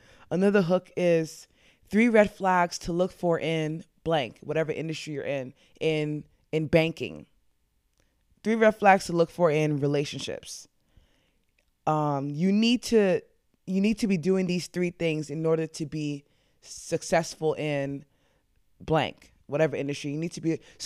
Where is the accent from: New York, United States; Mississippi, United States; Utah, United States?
New York, United States; accent: New York; Why did my New York accent just come out?